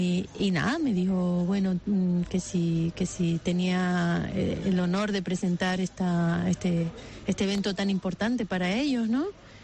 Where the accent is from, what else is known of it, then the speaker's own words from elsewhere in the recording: Teror, Canary Islands, Spain; Teror, aquí es donde nací, aquí donde... No, me crié hasta que los abuelos también desaparecieron. Me crié con mi familia en el Castaño.